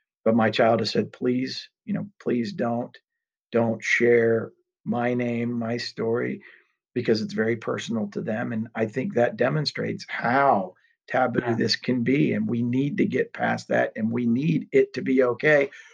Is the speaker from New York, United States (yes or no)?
no; Beaver Creek, Ohio, United States; I grew up in Beaver Creek. And as far as I knew, I didn't know anybody that was gay.